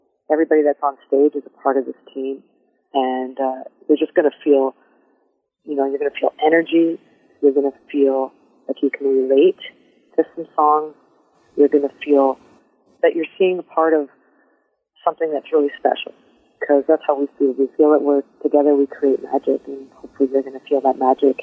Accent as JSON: {"language": "English", "town": "London", "region": "Ontario", "country": "Canada", "tie": "born or raised there", "said": "Yeah, exactly. My hometown is London."}